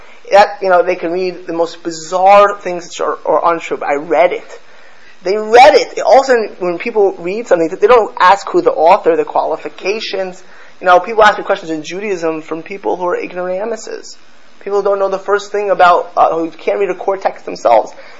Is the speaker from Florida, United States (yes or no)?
yes; Miami Beach, Florida, United States; You know, I grew up in Miami Beach. I remember, you know, the Cubans that came to Miami in the 1960s were the upper crust.